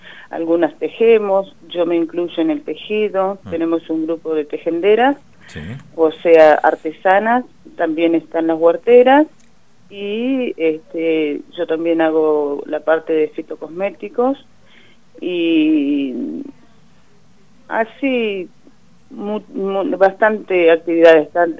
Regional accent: Zapala, Neuquén, Argentina; soy de acá de Zapala.

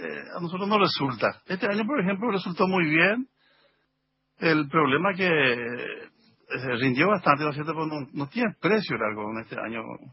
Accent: Puerto Negro, Formosa, Argentina; Yo soy de Puerto Negro, acá, no sé si usted conoce, Puerto Negro, no, cerca de Misión Tacacles.

